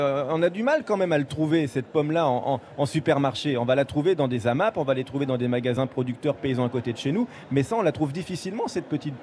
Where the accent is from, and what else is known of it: France